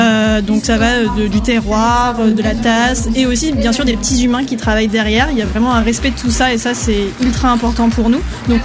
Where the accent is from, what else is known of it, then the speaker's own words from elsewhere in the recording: L'Isle-d'Espagnac, Nouvelle-Aquitaine, France; je suis native d'ici, de l'île d'Épagnac en plus